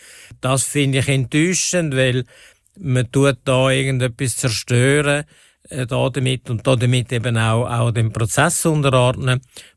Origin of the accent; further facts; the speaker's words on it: Switzerland; now in Liechtenstein; Also ich bin Schweizer und bin Ausländer